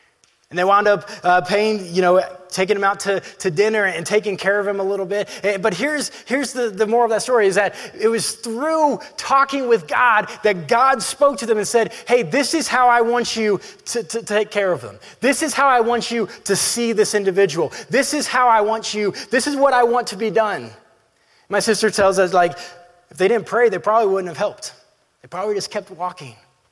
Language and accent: English; Atlanta, Georgia, United States; When I was growing up, my family would go to the inner city, Atlanta. I grew up in Atlanta